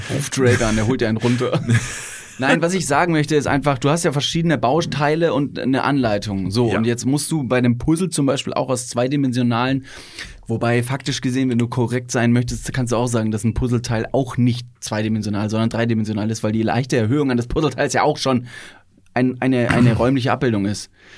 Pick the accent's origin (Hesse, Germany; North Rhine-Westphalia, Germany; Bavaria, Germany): Bavaria, Germany; Ich dachte, ich komme aus Bayern.